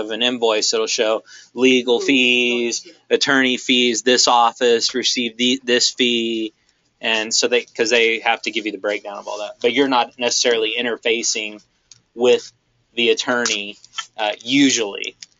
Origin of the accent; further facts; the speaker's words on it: Fort Worth, Texas, United States; You know, I grew up there. I grew up in Fort Worth.